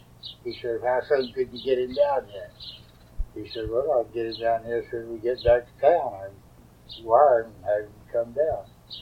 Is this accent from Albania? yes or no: no; Texas, United States; born there; No, I was born in Lansing County.